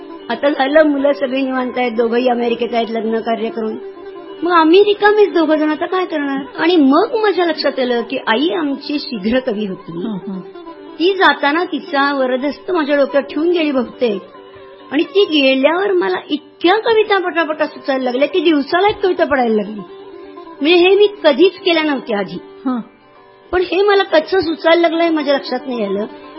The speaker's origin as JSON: {"language": "Marathi", "town": "Pune", "region": "Maharashtra", "country": "India", "tie": "born or raised there", "said": "माझं माहेर पुण्याचं."}